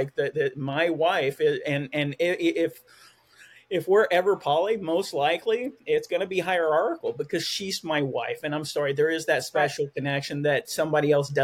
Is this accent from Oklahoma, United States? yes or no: yes; Oklahoma, United States; also born or lived in Fort Worth, Texas; now in Canada; And I practice in Maine, but I was born in Fort Worth, Texas and raised in Oklahoma.